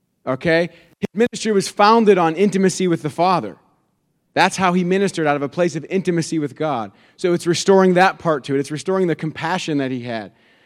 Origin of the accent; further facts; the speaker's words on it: Austin, Texas, United States; and I am from Austin, Texas.